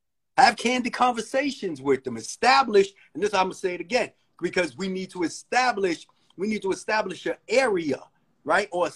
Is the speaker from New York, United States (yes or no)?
yes; Bronx, New York, United States; now in Atlanta, United States; Yeah, I'm from the Boogie Down where hip hop started.